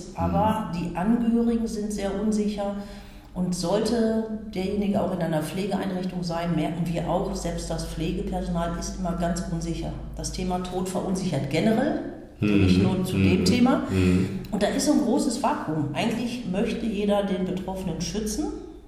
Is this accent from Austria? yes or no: no; Bergkamen, North Rhine-Westphalia, Germany; ich komme aus Bergkamen, arbeite dort im Bestattungshaus Schäfer-Kretschmer, arbeite als Bestatterin und als Trauerbegleiterin